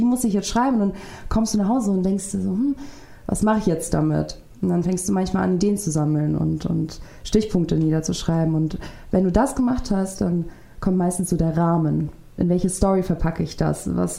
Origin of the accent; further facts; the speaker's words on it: Jena, Thuringia, Germany; Ich komme auch aus Jena